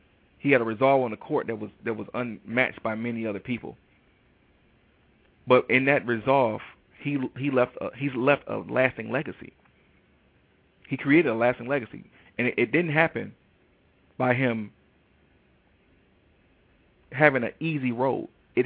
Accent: Detroit, Michigan, United States; Now, those of you who know me, I am from Detroit, Michigan.

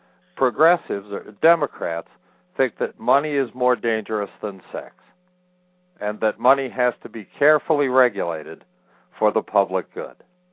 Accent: United States; the American people, and I'm, you know, we are the American people, you, me.

